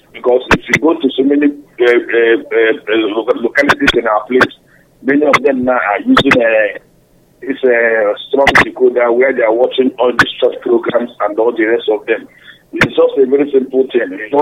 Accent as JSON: {"language": "English", "region": "Imo", "country": "Nigeria", "lives_now": "Gafanan, Nigeria", "said": "I'm calling from, I heard from Umudim. As I used to say, Umudim is in the Kedru is in Imo State. I'm calling you from Gafanan."}